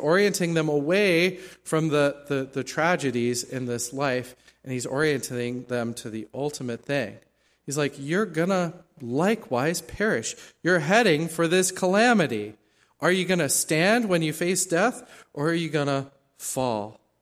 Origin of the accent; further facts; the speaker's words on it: South Africa; I thought of myself as a South African, but now I had people didn't know where South Africa was. I would say, I'm from South Africa